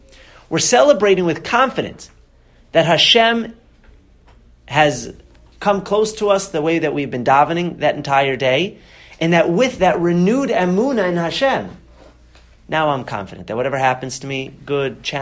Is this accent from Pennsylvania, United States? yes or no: no; Boston, Massachusetts, United States; I'm from Boston, so, you know, we're not in the fast crowd, as they say.